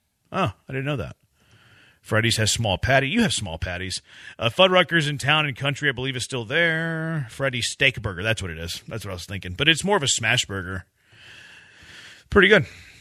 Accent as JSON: {"language": "English", "region": "California", "country": "United States", "tie": "born or raised there", "said": "Hot take, I was born in California, lived there as a kid, and I think Whataburger is better than In-N-Out."}